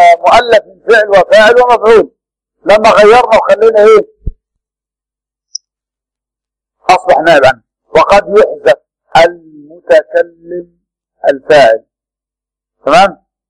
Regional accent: Sohag, Upper Egypt, Egypt; وكان في الصعيد عندنا في سوهاج

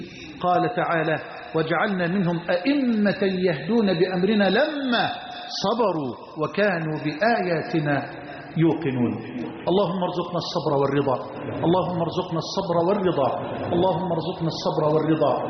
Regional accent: Egypt

